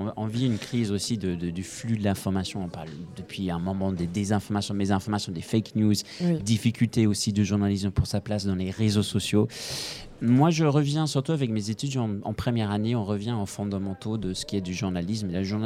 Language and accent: French; Scotland, United Kingdom; French is a second language; now in France; j'ai un parcours de langue français, allemand et je suis, bon, ça va peut-être s'entendre à un moment donné dans mon petit accent qui va sortir. Voilà, je suis écossais à l'origine, naturalisé français.